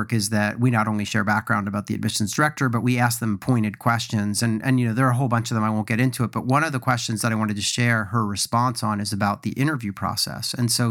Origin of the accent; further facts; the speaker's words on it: Philadelphia, Pennsylvania, United States; So, I mean, I grew up in Philadelphia and I knew about the University of Pennsylvania and had been on the campus a number of times.